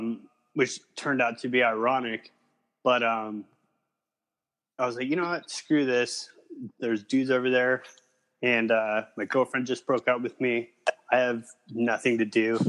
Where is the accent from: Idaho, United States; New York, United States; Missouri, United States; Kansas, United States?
Idaho, United States; Kimberly; But I grew up in a one stoplight town, place called like Kimberly, Idaho.